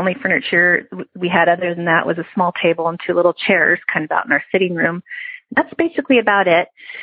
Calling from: Idaho, United States; I'm calling from Idaho.

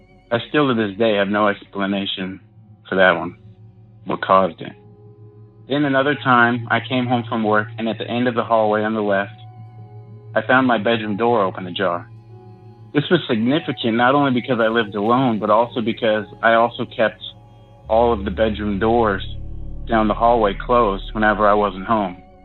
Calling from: Lynchburg, Virginia, United States; I'm calling from Lynchburg, Virginia

